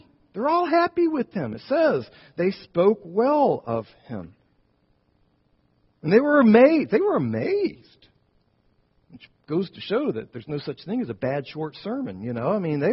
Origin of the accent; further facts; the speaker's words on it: Rockville, Maryland, United States; also born or lived in Georgia; I went to my home church down in Rockville and preached on a Sunday morning. Now, by home church, I need you to understand, I'm talking about the church that my family joined when we first moved to Maryland in 1966.